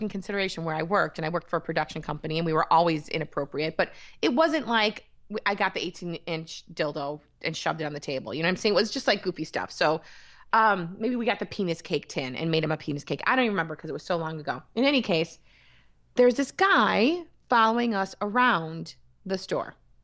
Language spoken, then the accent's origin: English; Midwest, United States; I'm a girl from the Midwest.